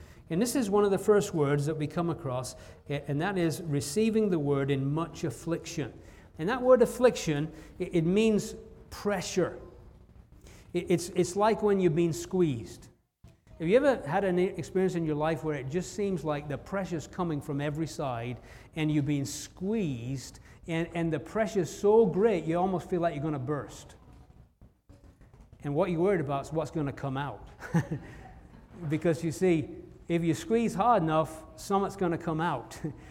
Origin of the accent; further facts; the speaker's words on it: England, United Kingdom; moved away as an adult; Again, growing up in England, the only people that had guns were the police.